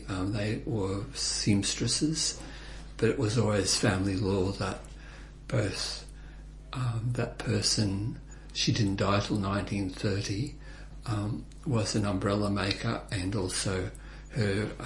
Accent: Maryborough, Queensland, Australia; born there; I was born in Maryborough, which I think is the Bajula country in Queensland, in 1952. My parents were born there, as were three of my four grandparents as well.

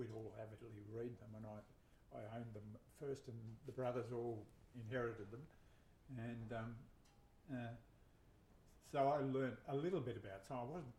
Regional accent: Launceston, Tasmania, Australia; I was born in Launceston in 1952, and I grew up there from obviously 1952, and I left when I was about 17 and a half, 18, and came down to Hobart. But my home life was in sort of outer suburban Launceston

